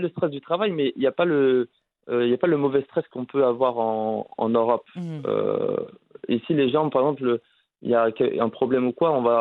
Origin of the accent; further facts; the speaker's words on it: France; moved away as an adult; also born or lived in Morocco; now in Rabat, Morocco; Alors moi, je suis né au Maroc en 98. J'ai dû rester 2-3 ans au Maroc. Après, j'ai vécu en France. En France, toute ma vie. Jusqu'à avril 2022, exactement.